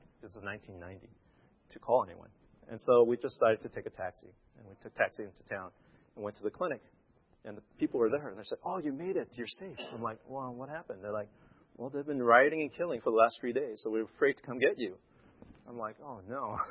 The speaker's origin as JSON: {"language": "English", "town": "Monterey", "region": "California", "country": "United States", "tie": "born or raised there", "said": "So I went back to my hometown, Monterey."}